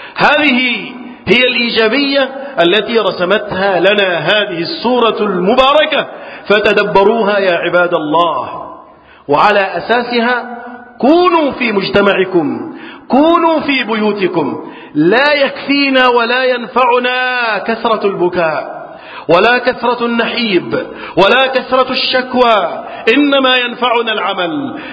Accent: Egypt; اللهم احفظ بلدنا مصر وسائر بلاد المسلمين من الفتن.

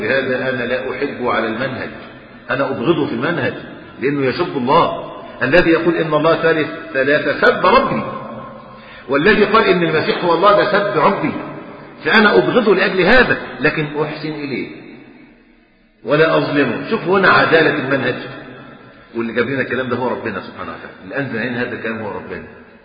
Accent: Egypt

